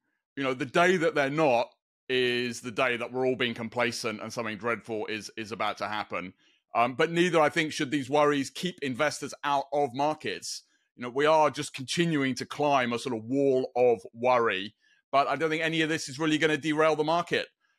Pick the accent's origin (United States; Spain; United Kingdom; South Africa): United Kingdom; Scotland; Well, I'm Scottish